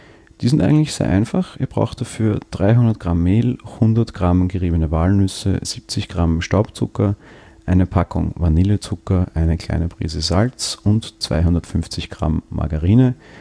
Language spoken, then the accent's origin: German; Vienna, Austria; ich komme aus Wien und Wienern sagt man ja durchaus nach, ganz gut backen zu können.